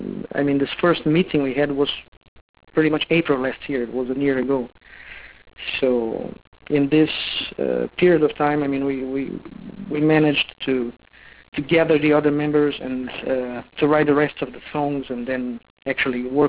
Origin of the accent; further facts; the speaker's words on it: Brazil; now in Sweden; And that actually happened after I moved from Brazil to Sweden. So I'm living in Sweden.